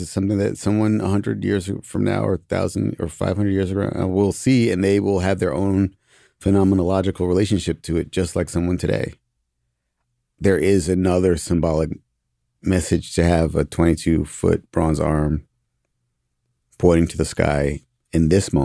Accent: New York, United States; also born or lived in Washington, D.C.; I went to high school in D.C. I grew up in New York, but I went to high school in D.C.

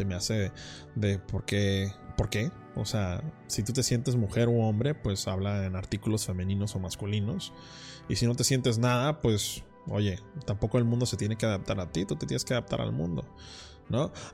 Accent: Tijuana, Baja California, Mexico; no hablo de inseguridad porque pues, soy de Tijuana, así que no puedo decir nada.

